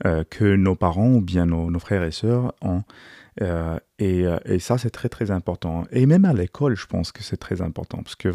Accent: Morocco; surtout on a grandi au Maroc, et dans quelques écoles publiques

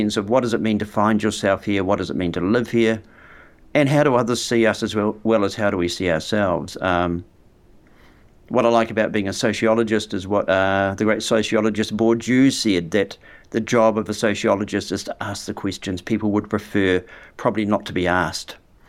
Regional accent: New Zealand; when I go overseas, I realise the extent to which I am a New Zealander

